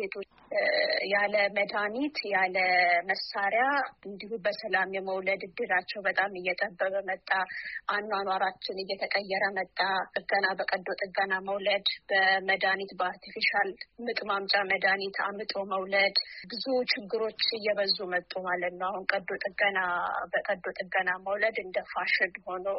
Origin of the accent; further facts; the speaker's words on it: Ambo, Oromia, Ethiopia; also born or lived in Gindeberet; የተወለድኩት በምዕራብ ሸዋ ዞን ግንደበረት ወረዳ ውስጥ ነው። ያደግኩት ደግሞ አምቦ ከተማ ነው። ሃይ ስኩልም አንደኛ ደረጃ ትምህርትም የጨረስኩት እዛው ነው።